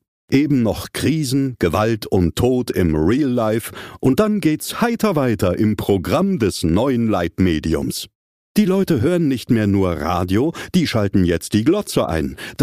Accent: East Germany, Germany; Ich bin in der DDR aufgewachsen

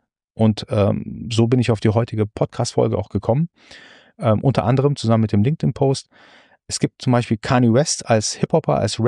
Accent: Heidelberg, Baden-Württemberg, Germany; Ich bin mit 2 Jahren hierher gekommen. Heidelberg ist meine Heimatstadt, hat mich wunderbar aufgenommen.

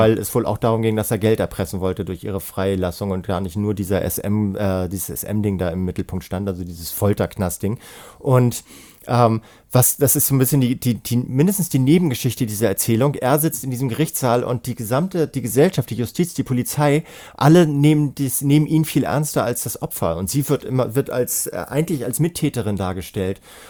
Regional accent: Hamburg, Germany; Also ich bin ja Hamburger

